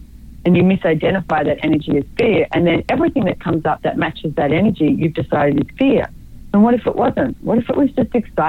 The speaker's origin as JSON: {"language": "English", "country": "Australia", "also_born_or_lived": "London", "moved": "as an adult", "said": "my first moving out of home was London, and I'm from Australia."}